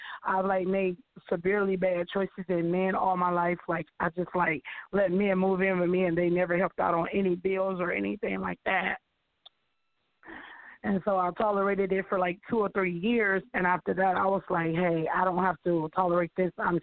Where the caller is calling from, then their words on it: Texas, United States; Hi, Annie. … I'm calling from Texas.